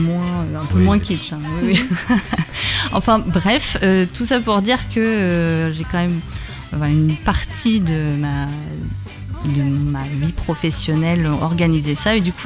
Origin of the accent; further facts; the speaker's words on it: Fécamp, Normandy, France; also born or lived in Le Havre; j'ai bientôt 35 printemps et je suis originaire de Fécamp. Voilà, je suis arrivée au lycée au Havre, donc voilà, je suis au Havre depuis mes 15 ans.